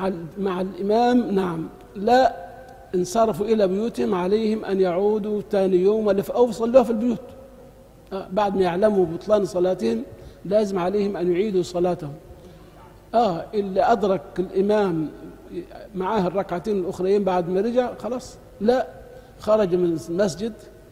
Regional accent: Upper Egypt, Egypt; عارف عندنا في الصعيد

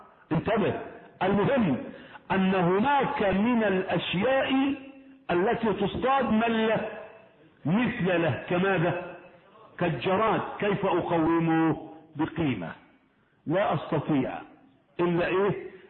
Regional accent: Egypt

